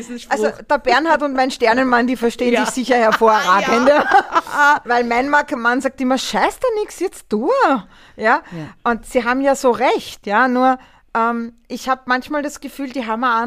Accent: Austria; bei uns in Österreich

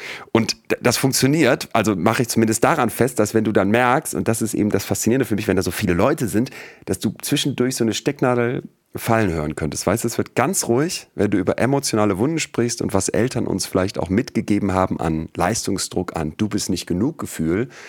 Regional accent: Solingen, North Rhine-Westphalia, Germany; Ich bin in Solingen groß geworden

